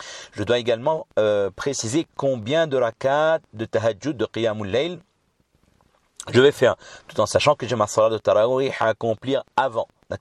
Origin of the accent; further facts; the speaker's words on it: Réunion; comme chez nous, à La Réunion, c'est le riz curry